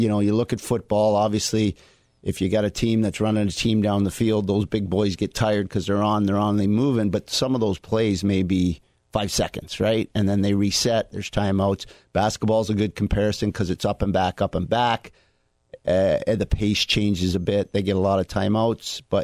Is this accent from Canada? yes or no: yes; Simcoe, Ontario, Canada; also born or lived in New Jersey / New York; I'm from Simcoe, Ontario, south of Toronto.